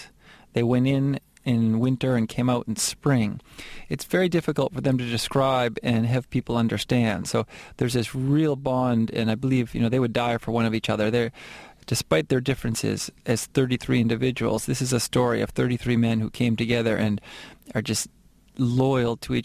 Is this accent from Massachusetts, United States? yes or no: yes; Boston, Massachusetts, United States; English is a second language; moved away as an adult; now in Chile; I was raised in Boston, and I speak Spanish with a terrible accent. But nonetheless, I've lived in Chile for 16 years.